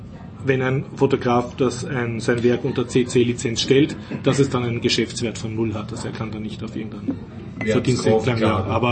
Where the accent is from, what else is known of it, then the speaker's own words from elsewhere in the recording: Austria; ich weine, weil ich bin Österreicher, ich leide mit.